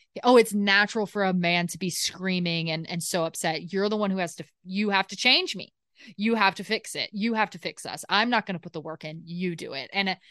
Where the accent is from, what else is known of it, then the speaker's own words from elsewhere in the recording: Deep South, United States; Christianity has had such a horrible negative impact on my life as a queer person growing up in the Deep South.